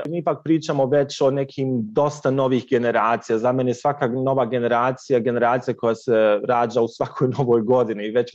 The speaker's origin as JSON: {"language": "Bosnian", "country": "Bosnia & Herzegovina", "said": "ja sam rekao dolazim iz Bosne i Hercegovine"}